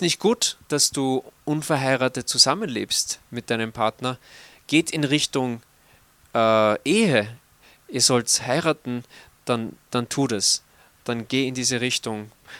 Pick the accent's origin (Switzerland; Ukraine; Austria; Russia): Austria; Ich schon. Ich bin nämlich ein Österreicher.